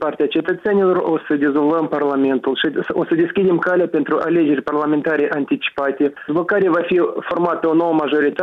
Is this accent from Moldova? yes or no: yes; Moldova; să stăm măcar 5, 6, 8 ani aici pe loc la noi acasă în Moldova, să facem ordine